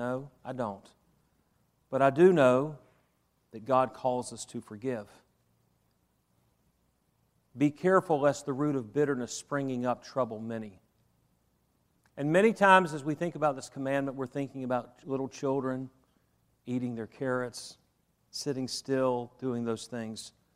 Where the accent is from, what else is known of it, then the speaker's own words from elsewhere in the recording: the South, United States; I was raised in the South.